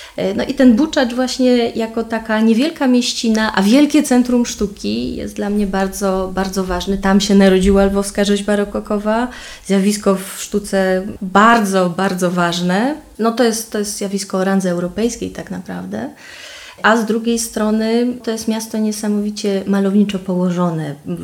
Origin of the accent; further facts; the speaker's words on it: Kraków, Lesser Poland, Poland; Ja jestem z Krakowa, jestem krakuską z dziada, pradziada